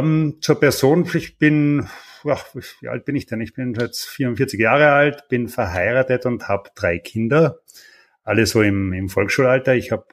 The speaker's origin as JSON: {"language": "German", "region": "Carinthia", "country": "Austria", "moved": "yes", "lives_now": "Vienna, Austria", "said": "ich bin Österreicher, ich bin Kärntner genau genommen. Das schaffe ich aber ganz gut zu verbergen mittlerweile hier in Wien."}